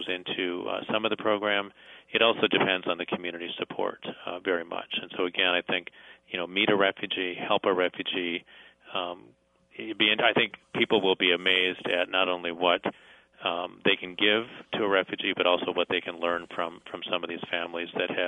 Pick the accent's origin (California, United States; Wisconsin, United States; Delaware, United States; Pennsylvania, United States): Wisconsin, United States; But, again, I come from the Midwest myself, just a little bit north of you in Wisconsin